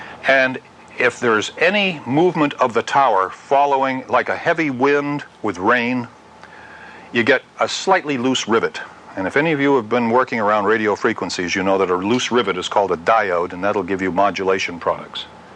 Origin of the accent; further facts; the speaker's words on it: Grover's Mill, New Jersey, United States; That's the War of the Worlds broadcast, which happened in my hometown, Grover's Mill, New Jersey.